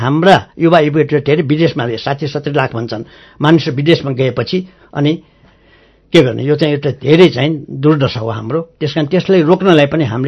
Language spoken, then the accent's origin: Nepali; Sankhu, Bagmati, Nepal; born there; नेपाल त मेरो जन्मभूमि हो, त्यसमा पनि साँखु मेरो आफै जन्मेको ठाउँ भएको हुनाले मलाई त्यसले पनि बाँधेको हो।